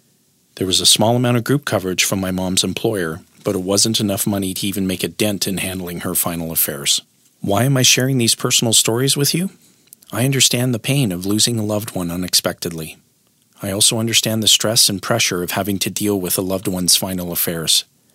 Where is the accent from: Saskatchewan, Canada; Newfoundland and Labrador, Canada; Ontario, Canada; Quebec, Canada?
Ontario, Canada; Timmins; moved away as an adult; now in Edmonton, Canada; I was in my early 20s and I received a job promotion that required a move from my hometown of Timmins, Ontario to Edmonton, Alberta.